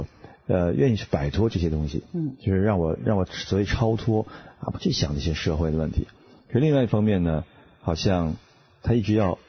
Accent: China; moved away; 我是从大陆刚刚出来的，

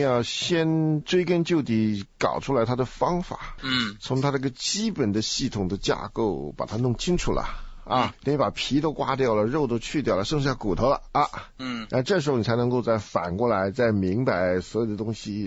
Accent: China; 因为我们是中国人。

